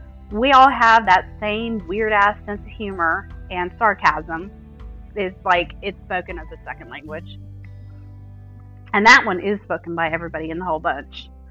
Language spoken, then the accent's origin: English; Southern United States, United States; accent: southern; I am from the United States. More specifically, from the southern United States. I'm very aware that I have an accent, and I'm also aware that the thickness of the drawl of my southern accent, it swings wildly from day to day.